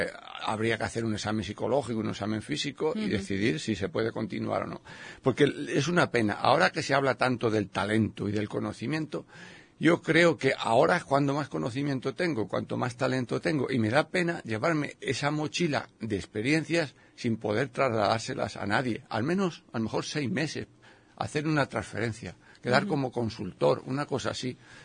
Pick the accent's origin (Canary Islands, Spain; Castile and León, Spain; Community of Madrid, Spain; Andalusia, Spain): Castile and León, Spain; Ávila; Bueno, yo cuando terminé de estudiar magisterio, era una carrera que la única que podía estudiar en mi pueblo, en Ávila.